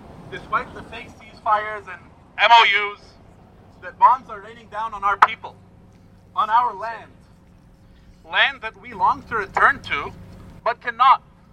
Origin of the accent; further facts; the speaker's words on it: Aitaroun, Nabatieh Governorate, Lebanon; I'm from Aitaroun, a village in South Lebanon. And that village has been razed to the ground.